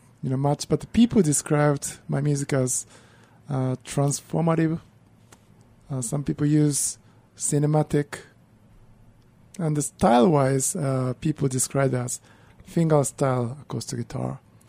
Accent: Kyoto, Japan; moved away as an adult; now in New York, United States; So I grew up in Kyoto, Japan. Mm. And I left Japan early 20s. So half my life, Japan, half here in the U.S. I went to school in Boston

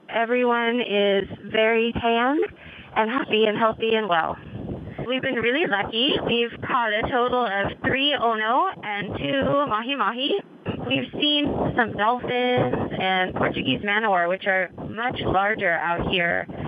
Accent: St. John, U.S. Virgin Islands; also born or lived in Maui / Florida; I was born on Maui, and my dad was a park ranger at Haleakala National Park. And we were transferred to Florida and then to the Virgin Islands, where we stayed for almost 10 years. So I grew up on St. John.

